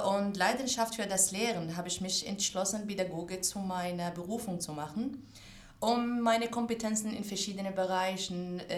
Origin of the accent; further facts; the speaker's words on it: Syria; German is a second language; moved away as an adult; now in Germany; Ich komme aus Syrien. Ich bin seit 2017 hier in Deutschland.